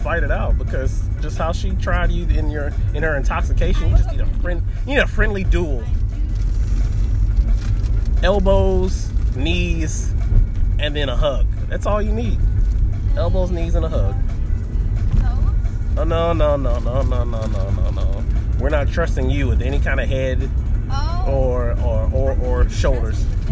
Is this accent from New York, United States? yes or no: no; St. Augustine, Florida, United States; also born or lived in Army; St. Augustine, Florida. I mean, I left here when I was 19 and I joined the Army, and then I came back in 2017.